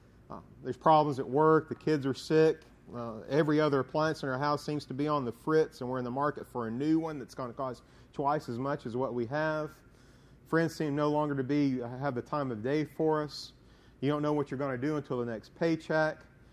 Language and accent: English; Coleman, Alabama, United States; I went back to my hometown in Coleman, Alabama, for a funeral for one of my friend's fathers.